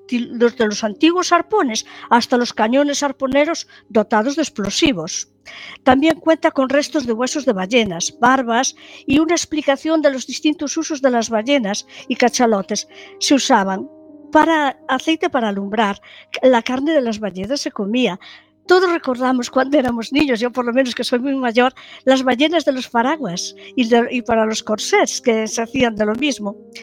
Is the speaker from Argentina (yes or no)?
no; Galicia, Spain; Yo que soy de Puerto de Mar, pues de Puerto de Mar, en concreto de la ría de Muros y Noia